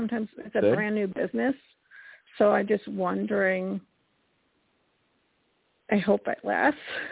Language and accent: English; Colorado, United States; from Colorado.